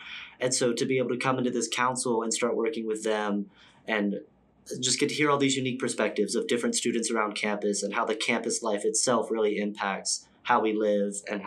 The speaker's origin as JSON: {"language": "English", "town": "Franklin", "region": "Tennessee", "country": "United States", "said": "I'm from the South, been in the South my whole life. I'm from Franklin, Tennessee."}